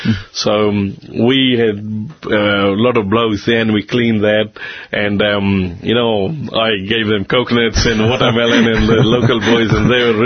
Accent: Australia; uncle, listen, I'm from Australia.

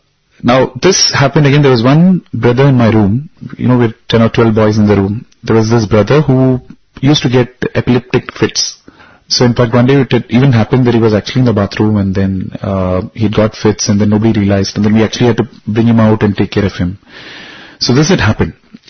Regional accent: Kerala, India; first language Tamil; Now, I'm from Kerala, but I know two languages. My mother tongue is Tamil, and then my ancestors are settled in Kerala.

